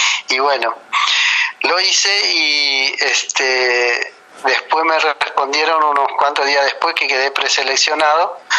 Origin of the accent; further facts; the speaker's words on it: Paraguay; now in Berazategui, Argentina; soy actor paraguayo y vivo acá en Berazategui. Hace 43 años que vivo acá en la Argentina